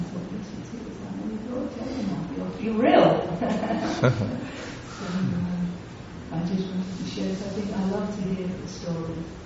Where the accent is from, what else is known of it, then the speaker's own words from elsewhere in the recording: London, United Kingdom; because I'm from London